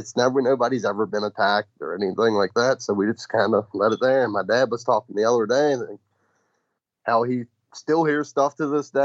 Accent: Waynesboro, United States; also born or lived in North Carolina; I grew up in Waynesboro. I moved to Waynesboro in 99, Christmas of 99, originally from North Carolina. And I moved here with my dad and my stepmom.

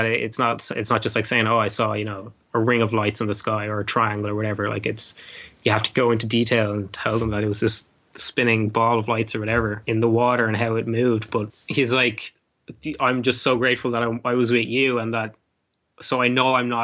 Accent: Ireland; because I was raised here in Ireland

